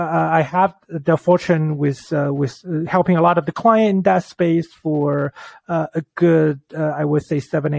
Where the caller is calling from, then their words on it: Vancouver, British Columbia, Canada; I am calling from Vancouver, Canada. This is another Canadian.